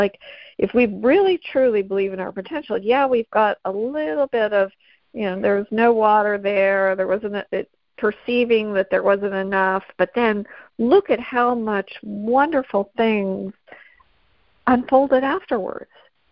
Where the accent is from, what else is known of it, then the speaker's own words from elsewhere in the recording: Pittsburgh, Pennsylvania, United States; And I said, oh, from Pittsburgh.